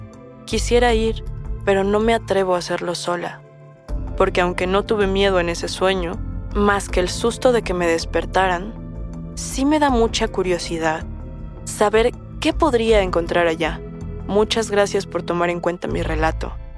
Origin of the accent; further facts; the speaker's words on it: Venezuela; now in Peru; soy venezolana y actualmente vivo en Perú.